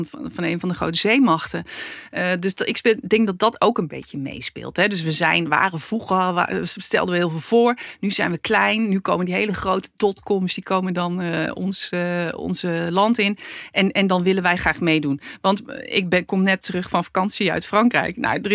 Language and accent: Dutch; Netherlands; Dus wij hebben blijkbaar toch een soort, als Hollanders, een soort... hoe noem je dat?